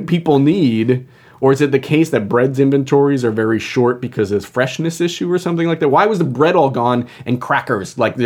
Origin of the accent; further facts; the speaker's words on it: Long Island, New York, United States; Well, it's kind of like, I grew up on Long Island